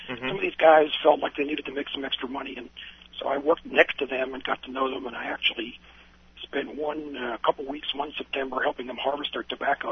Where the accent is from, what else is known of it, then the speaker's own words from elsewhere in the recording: Effort, Pennsylvania, United States; born there; Okay, well, I was born in Effort, Pennsylvania in 1943. Effort is a small town in Lancaster County, sometimes referred to as the Pennsylvania Dutch Country.